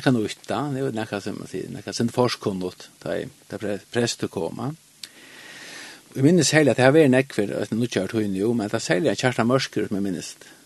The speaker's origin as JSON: {"language": "Swedish", "region": "Norrland", "country": "Sweden", "tie": "born or raised there", "said": "Och jag växte upp i Norrland, det var fantastiskt."}